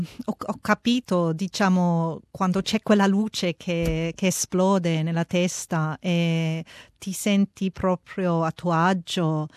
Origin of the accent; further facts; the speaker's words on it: Mildura, Victoria, Australia; io sono nata qui in Australia. Io vengo da Mildura, precisamente da un piccolo paese che si chiama Burunga, dove mio padre si è basato con i suoi genitori dall'Italia negli anni 50.